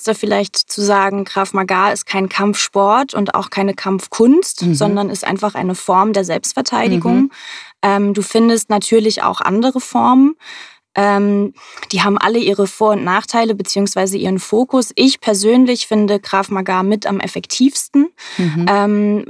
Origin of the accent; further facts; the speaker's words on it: Hamburg, Germany; aus Hamburg. Ich bin auch hier geboren, habe fast mein ganzes Leben lang hier gelebt, mit ein paar Ausnahmen